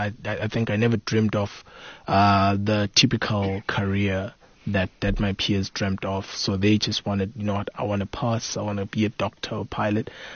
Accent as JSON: {"language": "English", "region": "Bulawayo", "country": "Zimbabwe", "tie": "born or raised there", "said": "I was born and raised in Zimbabwe, Bulawayo. I think I've always come from an entrepreneurial family"}